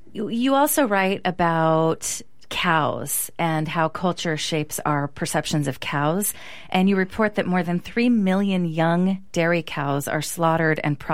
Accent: Petaluma, California, United States; I grew up in Petaluma, mm-hmm. Which used to have a heck of a lot of agriculture.

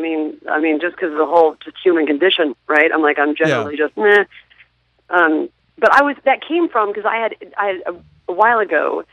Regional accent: Midwest, United States; I'm from the Midwest, so I was surrounded by everybody.

